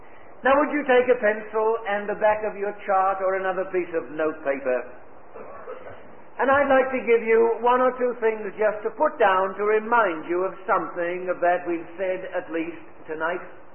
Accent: England, United Kingdom; I come from England. You wouldn't know that. My wife says I no longer have an accent. But you know, sometimes I'm afraid, I'm ashamed of being British.

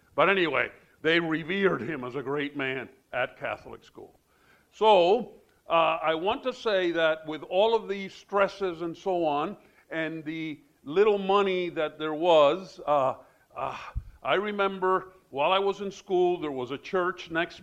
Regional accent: Cuba; now in United States; I want to start with, again, you've heard that I'm Cuban. I was born in Cuba. There was a communist revolution. And so my parents had to flee.

